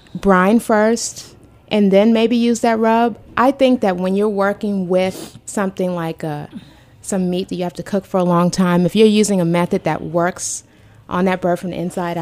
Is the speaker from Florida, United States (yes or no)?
no; Georgia, United States; also born or lived in Charleston, South Carolina; I'm from Georgia by way of Charleston. I don't know anything about pumpkins.